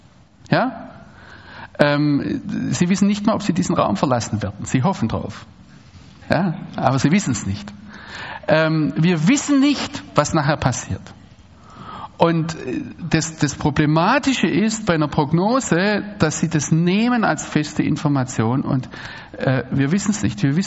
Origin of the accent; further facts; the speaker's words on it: Germany; Ja, so wie wir das gerne als Deutsche hätten.